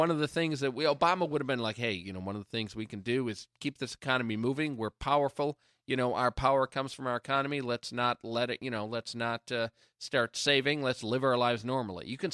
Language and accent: English; Henderson, Nevada, United States; I'm from Henderson.